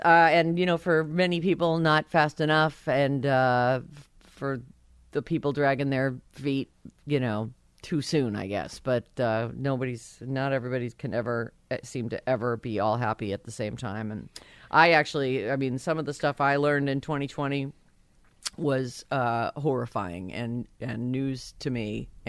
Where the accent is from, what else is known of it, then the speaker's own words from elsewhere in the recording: Rhode Island, United States; born there; Because I was born in Rhode Island.